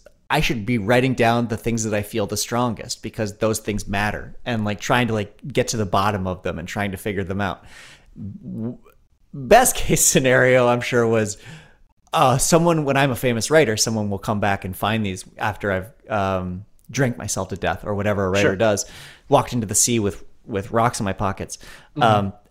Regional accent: Colorado, United States; I went home to Colorado. Speaking of small towns, I went home to my hometown of, well, when I grew up there, it was 8,000 people.

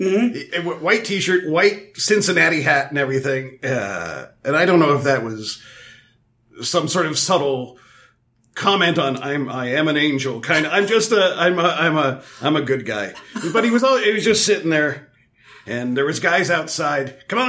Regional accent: Canada; But I don't know, being Canadian, I'm sure there are some who just dive into all that reality kind of Kardashian kind of stuff.

